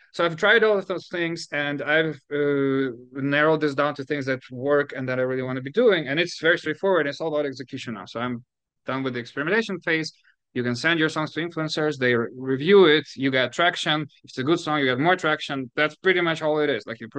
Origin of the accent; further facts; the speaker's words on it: Ukraine; Not everybody knows this last name. Yeah, I'm from Ukraine.